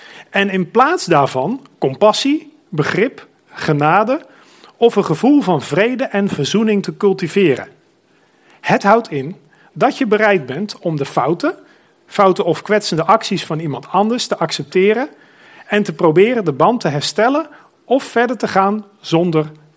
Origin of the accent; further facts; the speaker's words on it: Netherlands; hebben wij niet als Nederlanders onze cultuur zodanig opgelegd aan een heel andere cultuur, met het gevoel van wij zijn superieur.